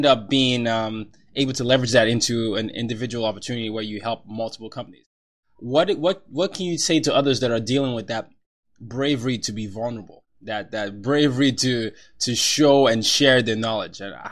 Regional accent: Nigeria; I'm Nigerian. I initially grew up.

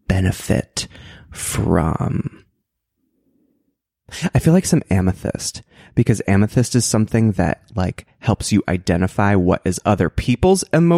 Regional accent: Oklahoma, United States; Because we were both about the same age growing up in Oklahoma.

